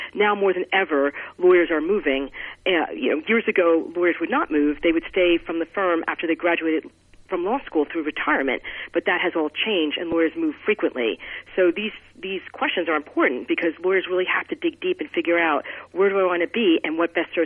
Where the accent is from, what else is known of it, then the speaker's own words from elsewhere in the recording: Flemington, New Jersey, United States; now in Manhattan, United States; I really appreciate, as I get older, how much I enjoyed growing up in Flemington. Obviously, it's very different from Manhattan